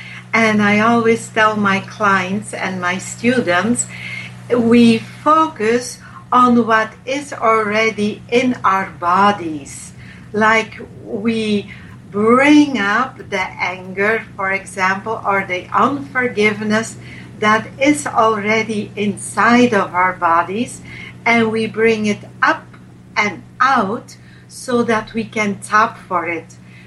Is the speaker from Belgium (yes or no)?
yes; Belgium; Yes, but Belgium has also the French language and the Flemish language.